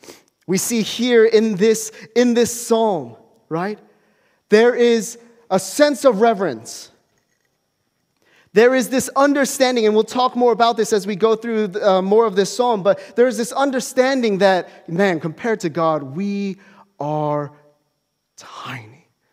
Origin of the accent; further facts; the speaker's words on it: Denver, Colorado, United States; This is my hometown of Denver, Colorado. Home city of Denver, Colorado.